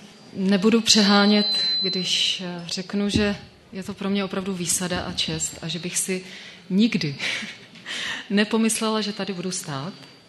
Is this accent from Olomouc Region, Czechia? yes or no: yes; Olomouc, Olomouc Region, Czechia; now in Pňovice, Czechia; pocházím teda z Olomouce původně a s manželem Mirkem bydlíme v takové malé vesničce, kousek od Litovle, jmenuje se to Pňovice.